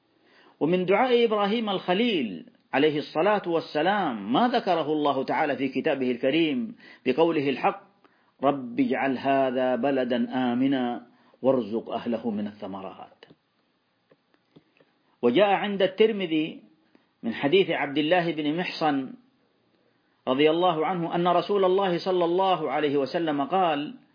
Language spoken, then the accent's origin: Arabic; Saudi Arabia; فنحن نعيش في بلادنا المملكة العربية السعودية